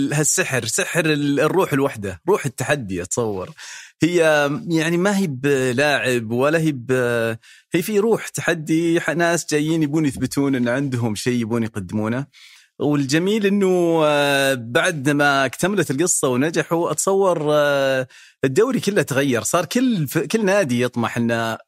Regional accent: Eastern Province, Saudi Arabia; يمكن لأني نشأت وتربيت في منطقة الأحساء اللي منها

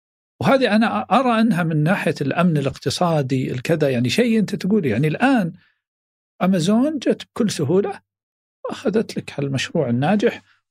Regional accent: Saudi Arabia; أنا الآن سعودي

